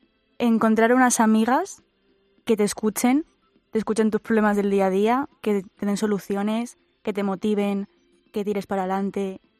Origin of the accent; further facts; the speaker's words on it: Romania; now in Spain; Porque me siento española cuando estoy aquí, pero cuando voy a Rumanía me siento rumana. Es muy raro. No podría decir soy 100% de algo.